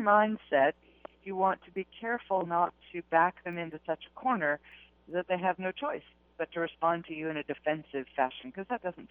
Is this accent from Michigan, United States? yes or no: no; Texas, United States; I am. I am originally from Texas.